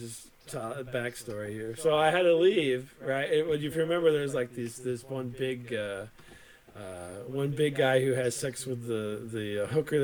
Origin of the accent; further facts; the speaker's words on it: Decatur, United States; I'm from Decatur, but I didn't live in Decatur. I lived outside Decatur. And so Decatur is a very diverse community, but if you go outside Decatur, not so much.